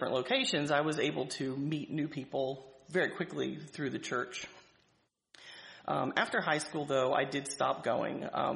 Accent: Chestertown, Maryland, United States; And I said, well, I grew up in Chestertown.

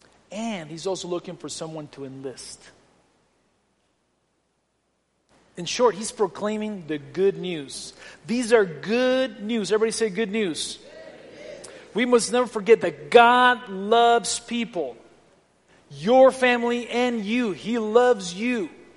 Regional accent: San Luis Potosí, Mexico; we grew up in Mexico, you know, my mom was the number 7th person to be baptized in the church. I remember we would meet there in the living room, you know, of the pastor's home in San Luis Potosí.

